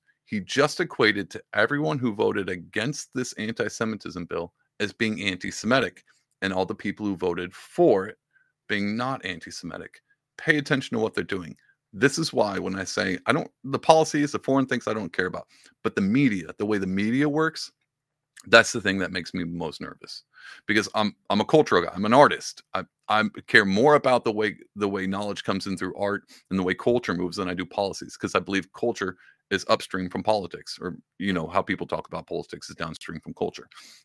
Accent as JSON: {"language": "English", "region": "Texas", "country": "United States", "said": "because I come from Southeast Texas."}